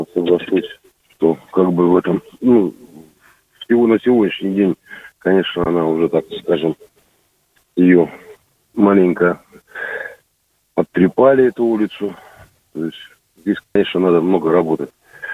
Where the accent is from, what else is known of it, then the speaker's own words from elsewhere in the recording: Russia; Я вот сказал, что я вырос и прожил на Богданке, сейчас живу в Зайцовском районе.